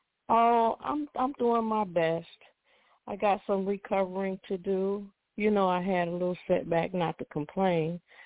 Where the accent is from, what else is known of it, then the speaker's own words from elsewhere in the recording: Chicago, Illinois, United States; a lot of the technical schools that I know that I grew up with in Chicago.